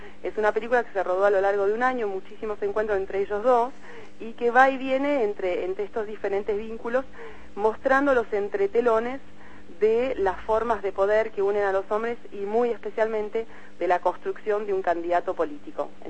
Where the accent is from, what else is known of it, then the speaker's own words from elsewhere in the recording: Argentina; born there; moved away; also born or lived in France; soy 100% argentina y 100% francesa, no me pidan que elija entre uno y otro. Uh-huh. Nací aquí, me fui exiliada en Francia y decidí volver un 20 de diciembre del 2001